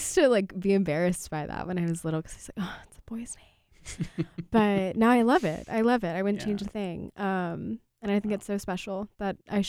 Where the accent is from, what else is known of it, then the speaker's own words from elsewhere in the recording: United States; I'm American first, and then I've also got Lebanese heritage.